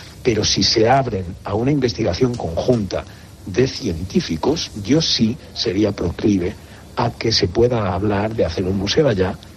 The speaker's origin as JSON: {"language": "Spanish", "country": "Spain", "said": "y soy español"}